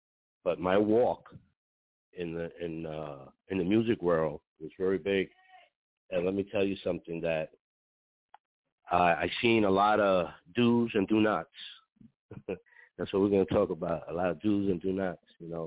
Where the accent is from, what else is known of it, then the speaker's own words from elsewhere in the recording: Bronx, New York, United States; I'm not a stationary person. I'm originally from the Bronx.